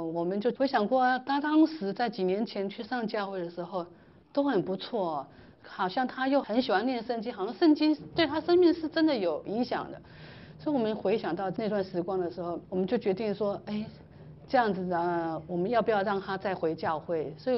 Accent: Taiwan; 那这是我们台湾人都是就是这样子被教导啊，反正这个东西可以保护你

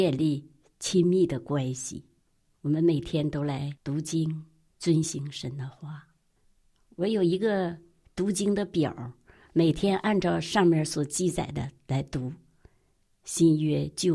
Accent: Liaoning, China; 我是从辽宁来的。

